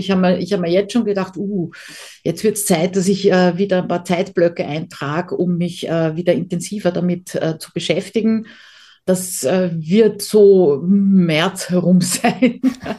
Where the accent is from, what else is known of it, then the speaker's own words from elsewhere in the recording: Austria; Ich komme ja eben aus Österreich und dementsprechend habe ich mir damals auch die österreichische Domain genommen.